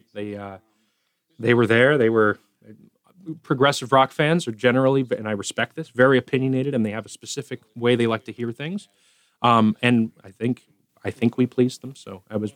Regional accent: Milford, New Hampshire, United States; also born or lived in Nashua; I was born in Nashua, for 7 years. But then or 6 years. And then we moved to, more or less, we moved to Milford after that. So I say I grew up in Milford.

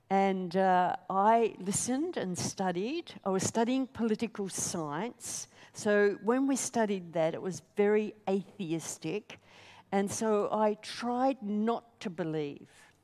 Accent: Australia; I ended up being a missionary in Australia, back in my hometown. I'd been to Hobart, taught in Winnerleah, and I'd gone to Sydney, and I was in Sydney as a youth worker.

